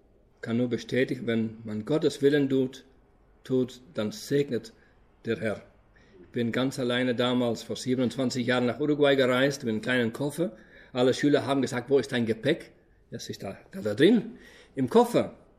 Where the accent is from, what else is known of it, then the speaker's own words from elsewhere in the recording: Friesland, Netherlands; German is a second language; also born or lived in northeast Netherlands; ich komme aus Holland. Bin im Osten, Nordosten geboren und nachher in Friesland aufgewachsen. Nicht in Ostfriesland, sondern im richtigen Friesland.